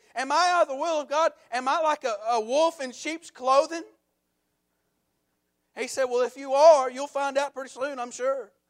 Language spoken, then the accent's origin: English; United States; Y'all forgive me if I'm pronouncing his name wrong, because I am from Paulding County.